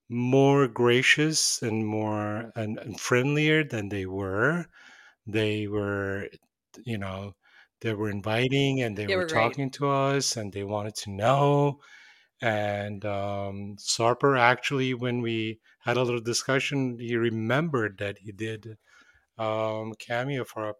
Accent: Iran; I'm from Iran. And I spoke to him in Azeri, which is my mother's native tongue.

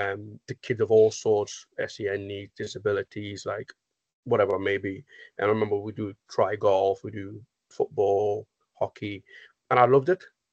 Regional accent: Amsterdam, North Holland, Netherlands; I grew up in Amsterdam, Holland

